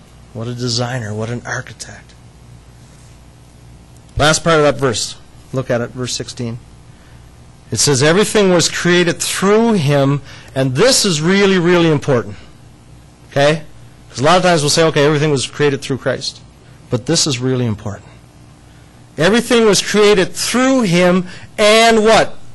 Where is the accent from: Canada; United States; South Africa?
Canada; I'm from Canada, and every day there's things in Canada that you can see.